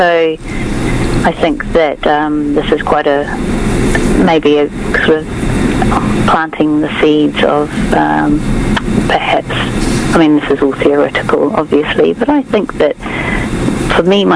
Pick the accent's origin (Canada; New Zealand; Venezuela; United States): New Zealand; I'm from New Zealand, and the outdoors in New Zealand is very different from the outdoors here.